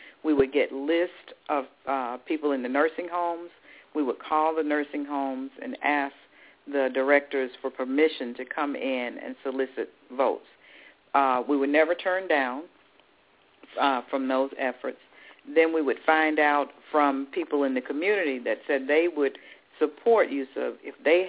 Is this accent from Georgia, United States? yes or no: yes; Atlanta, Georgia, United States; I came from Atlanta, Georgia.